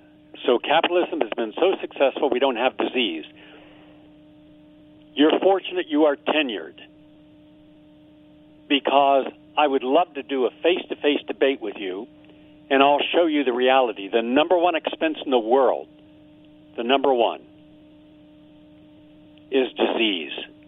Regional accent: Kentucky, United States; whether it was coal miners in Tennessee, West Virginia, my home state, Kentucky, and parts of Pennsylvania.

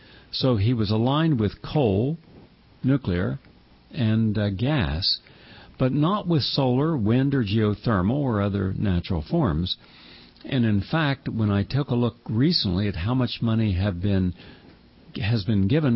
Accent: West Virginia, United States; also born or lived in Wheeling / Weirton; Now, I come from West Virginia. Now, I lived in Wheeling, West Virginia, Weirton, West Virginia, where you have Weirton Steel

